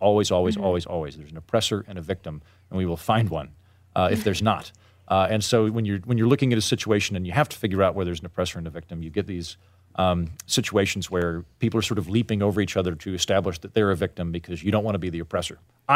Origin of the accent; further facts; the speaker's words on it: Oklahoma, United States; I could see growing up in Oklahoma, there are tons of people.